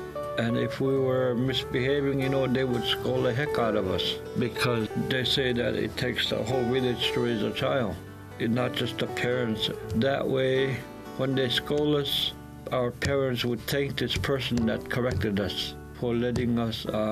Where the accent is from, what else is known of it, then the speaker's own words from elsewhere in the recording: King Island, Alaska, United States; I was adopted and raised by … of King Island here in Nome, but I was raised on King Island.